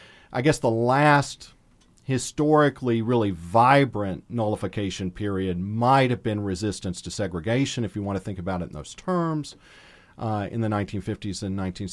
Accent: Virginia, United States; there have been some motions in my home state of Virginia to do this in the General Assembly

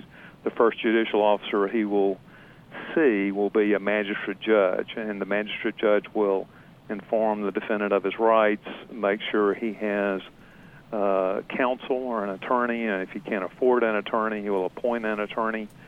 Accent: Jackson, Tennessee, United States; now in Houston, United States; I'm originally from Tennessee. I grew up in Jackson, Tennessee.

